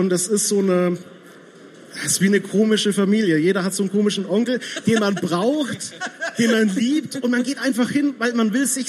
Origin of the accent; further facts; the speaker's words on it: Nuremberg, Bavaria, Germany; ich bin Nürnberger